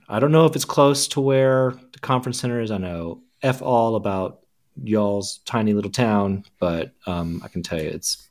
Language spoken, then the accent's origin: English; Jacksonville, Florida, United States; unless it's like my hometown in Jacksonville. I know where that is.